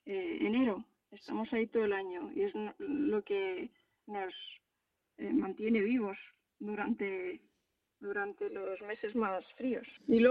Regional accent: Madrid, Community of Madrid, Spain; soy madrileña, nací en Madrid.

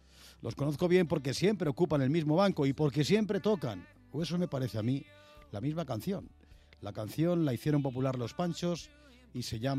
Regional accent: Madrid, Community of Madrid, Spain; Soy madrileño y tengo la suerte inmensa de pisar el Retiro todos los días.

